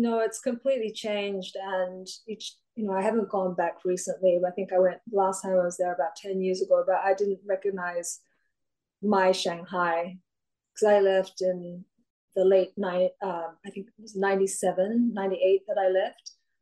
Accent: Australia; And also because I'm Australian, right?

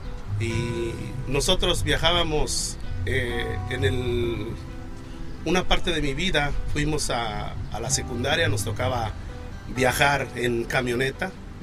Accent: Encarnación de Díaz, Jalisco, Mexico; Jalisco. Soy de La Chona, Jalisco, exacto.

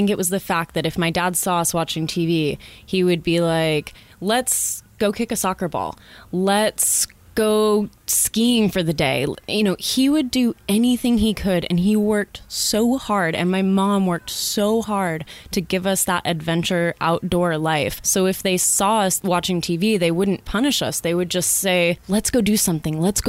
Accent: Costa Mesa, California, United States; also born or lived in Newport Beach; I grew up in Costa Mesa and in Newport Beach.

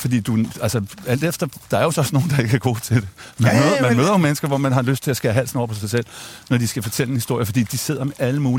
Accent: Frederiksværk, Capital Region of Denmark, Denmark; jeg er vokset op i Frederiksværk, som er sådan en arbejderby med et stålværksværk

